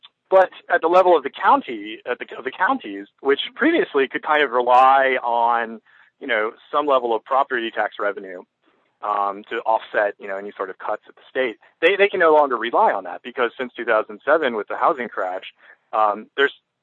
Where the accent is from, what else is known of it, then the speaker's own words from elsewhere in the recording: Florida, United States; I'm from Florida. I was born there. I was raised there.